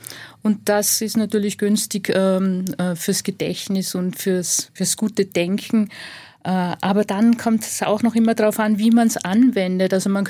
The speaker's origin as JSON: {"language": "German", "region": "Salzburg", "country": "Austria", "said": "Also da, wo ich herkomme, in Pinzgau, sagt man, bei einer Hochzeit wird dem Bräutigam Rosmarin angesteckt"}